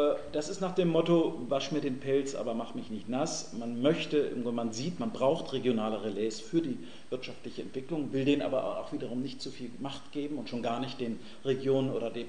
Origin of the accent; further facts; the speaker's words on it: Bremen, Germany; aber ich komme aus Bremen, also in Bremen